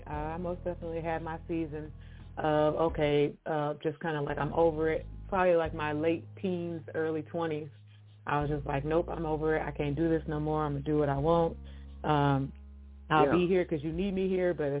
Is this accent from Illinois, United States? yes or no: yes; Peoria, Illinois, United States; Like you said, I'm from Peoria, Illinois, and I am a PK, so church has always been a part of my life.